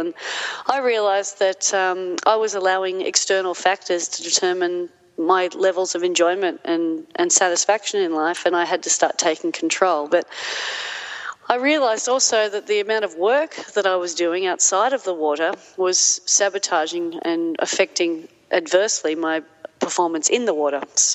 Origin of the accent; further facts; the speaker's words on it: Manly, New South Wales, Australia; I think it's one of the great life lessons that I've received from growing up in Manly is to never forget where you come from.